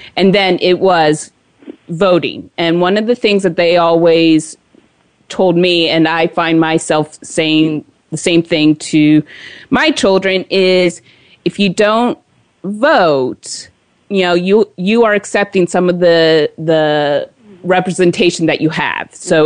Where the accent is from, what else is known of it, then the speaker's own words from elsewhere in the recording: Washington, D.C. area, United States; maybe it's growing up in the Washington, D.C. suburbs and area, that voting is very important